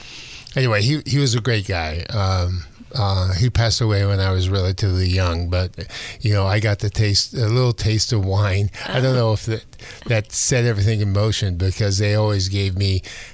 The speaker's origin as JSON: {"language": "English", "town": "San Francisco", "region": "California", "country": "United States", "tie": "born or raised there", "said": "Well, you know, wine was very much part of our life growing up in San Francisco in the Marina District."}